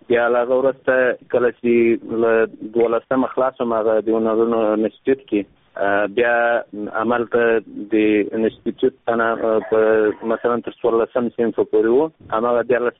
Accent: Afghanistan; زه یو افغان یم

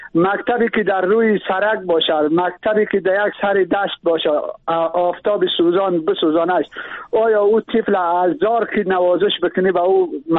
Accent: Badakhshan, Afghanistan; من اصلی از ولایت بدخشان هستم

